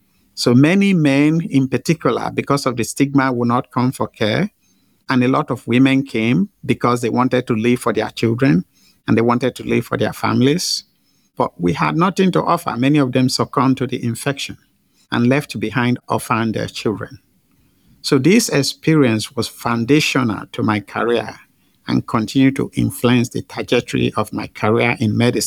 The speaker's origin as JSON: {"language": "English", "country": "Nigeria", "tie": "born or raised there", "said": "First, as you noted, I grew up in Nigeria."}